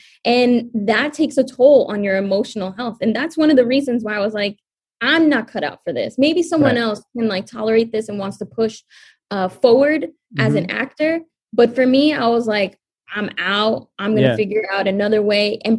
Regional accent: New York, United States; accent: New York; teachers getting rid of my New York accent

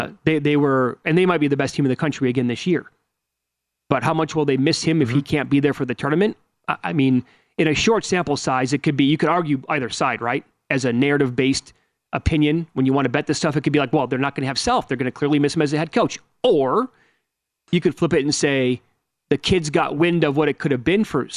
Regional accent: Wisconsin, United States; I'm from Wisconsin. I'm from Wisconsin.

